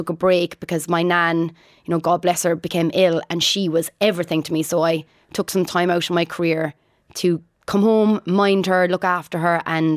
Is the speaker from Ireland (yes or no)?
yes; Ireland; accent: Irish; I was always told at the start of my career not to sing in my Irish accent, that my diction was shocking.